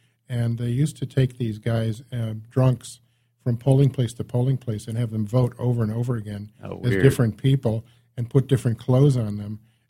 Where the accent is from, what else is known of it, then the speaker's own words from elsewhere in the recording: Chicago, Illinois, United States; Well, you know, I come from Chicago.